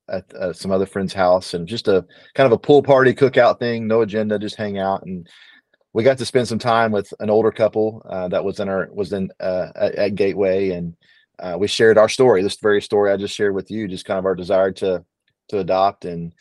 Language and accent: English; Beaumont, United States; back through my youth pastor growing up in Beaumont, really opened our eyes to just this.